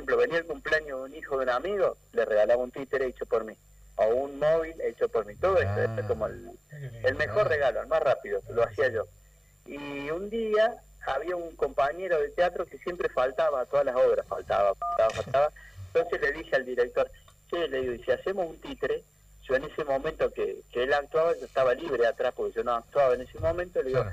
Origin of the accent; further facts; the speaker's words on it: Córdoba, Argentina; now in Santa Fe, Argentina; Yo viví en el medio del campo, en Córdoba, pues yo soy cordobés, a pesar de que vivo en la ciudad de Santa Fe, pero soy cordobés.